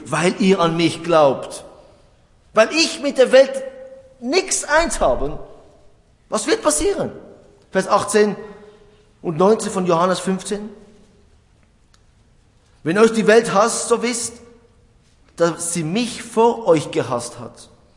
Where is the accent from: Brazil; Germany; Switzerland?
Switzerland; Wir als Schweizer würden sagen, Moment, so nicht, gibt's einen Plan?